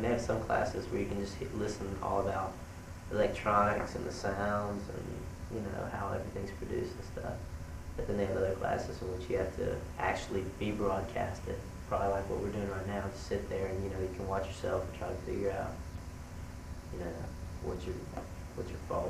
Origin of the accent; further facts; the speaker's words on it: Houston, Texas, United States; really? I'm from Houston.